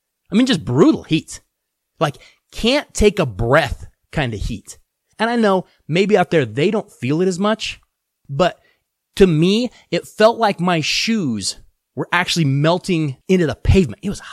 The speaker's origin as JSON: {"language": "English", "region": "Colorado", "country": "United States", "tie": "born or raised there", "said": "I am from Colorado. I am born, bred, raised in Colorado. That's what I know. Not that we don't get some heat here in the Rocky Mountain region."}